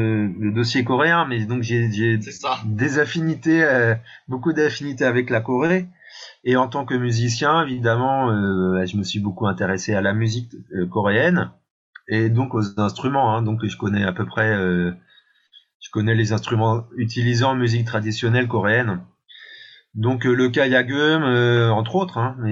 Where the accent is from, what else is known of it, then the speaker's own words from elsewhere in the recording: France; en tant que Français, on était assez bien placé pour découvrir cette musique